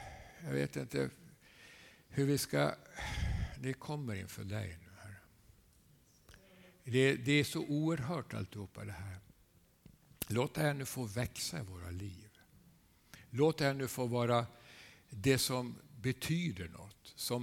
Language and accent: Swedish; Bergslagen, Sweden; Det är inte att segla runt i en optimistjolle i Bergslagen där jag kommer ifrån.